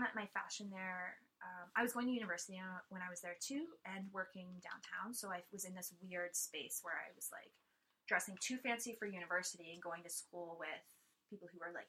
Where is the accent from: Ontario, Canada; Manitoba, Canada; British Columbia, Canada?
Ontario, Canada; London; I'm from London, Ontario, yeah. which is, I don't know, I think has a reputation for being pretty conservative.